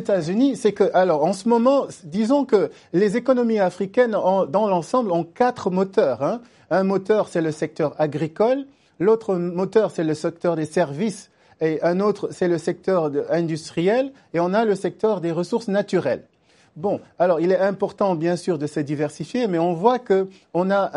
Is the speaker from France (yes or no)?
no; Senegal; Je viens du Sénégal et j'ai admiré vraiment la performance de l'équipe sénégalaise